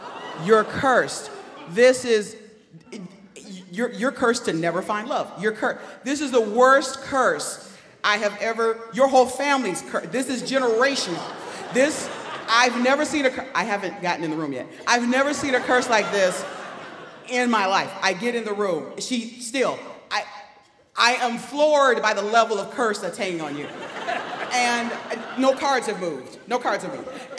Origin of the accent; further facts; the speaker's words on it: Detroit, Michigan, United States; Okay, now I'm mad. Okay, because I'm from Detroit and you are trying to hustle a hustler.